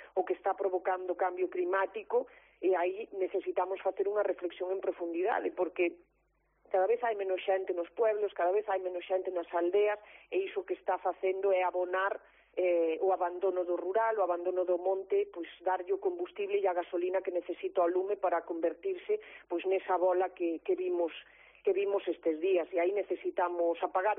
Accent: Galicia, Spain; defender ter máis poder político como galegas e como galegos

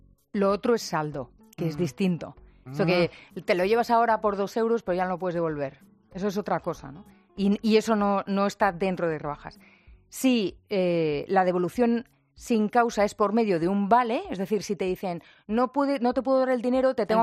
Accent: Baños de la Encina, Andalusia, Spain; Mi pueblo, Baños de la Encina.

